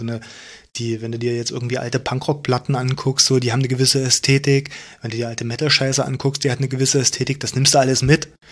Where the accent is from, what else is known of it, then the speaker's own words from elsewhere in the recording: Leipzig, Saxony, Germany; Nee, ich komme aus Leipzig.